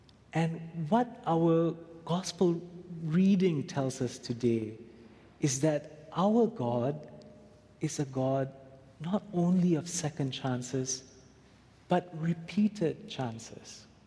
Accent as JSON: {"language": "English", "country": "Malaysia", "tie": "born or raised there", "moved": "yes", "said": "Years ago, when I was a kid growing up in Malaysia"}